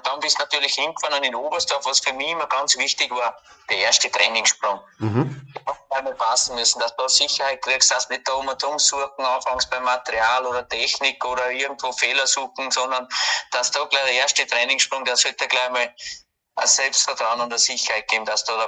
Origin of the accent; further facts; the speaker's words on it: Austria; als Österreicher sowieso immer ein Muss